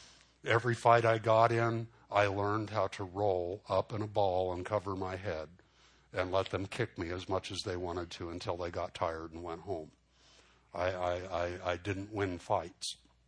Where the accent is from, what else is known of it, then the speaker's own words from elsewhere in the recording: Los Angeles, California, United States; I spent a good part of my childhood growing up in East L.A.